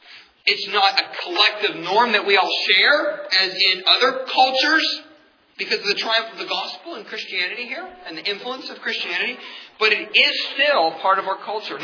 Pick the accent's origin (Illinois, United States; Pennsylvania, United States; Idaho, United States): Pennsylvania, United States; when I was a 12-year-old boy growing up in Pennsylvania, of course, I was in the government-run schools